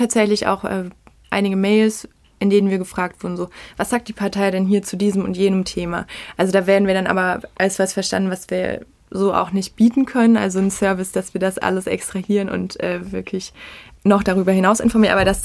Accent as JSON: {"language": "German", "region": "Baden-Württemberg", "country": "Germany", "tie": "born or raised there", "said": "Ich komme unweit von Baden-Baden, Nähe Tübingen, bin ich aufgewachsen in einer sehr kleinen Stadt mit 2000 Einwohnern."}